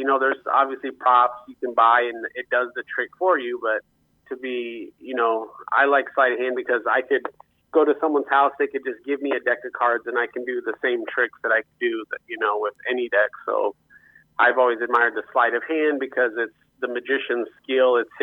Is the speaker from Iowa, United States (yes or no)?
yes; Muscatine, Iowa, United States; I was born and raised in Muscatine, Iowa.